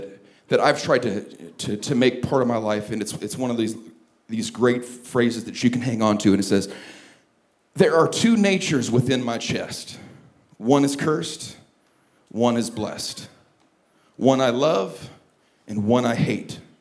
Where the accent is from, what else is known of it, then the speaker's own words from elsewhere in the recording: California, United States; I grew up in California, grew up on beaches and in lakes and on mountain skiing.